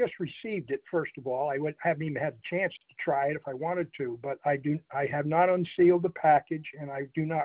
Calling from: St. Petersburg, Florida, United States; I'm calling from Florida, St. Petersburg.

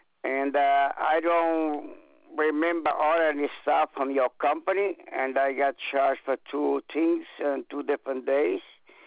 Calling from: New Bedford, Massachusetts, United States; I'm calling from New Bedford, Mass.

